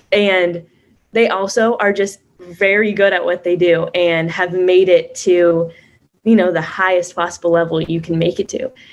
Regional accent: California, United States; because I'm from Northern California.

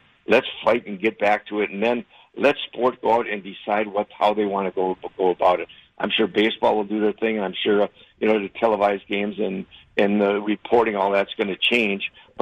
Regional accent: Wisconsin, United States; really honored about that opportunity that I was born and raised in Wisconsin and got to play there my career.

